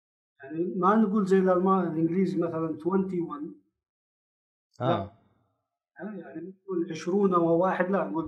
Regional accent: Tanomah, Asir, Saudi Arabia; also born or lived in Abha; من مواليد منطقة أبها، مدينة أبها في جنوب المملكة العربية السعودية. أكملت مرحلة الابتدائي والمتوسطة والثانوية في مدينة تنومة في مدرسة الملك فهد الثانوية هناك

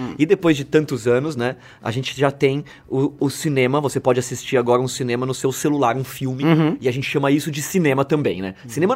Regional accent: São Paulo, Brazil; born there; Eu nasci aqui em Santo Amaro, eu consigo contar 10 cinemas na região.

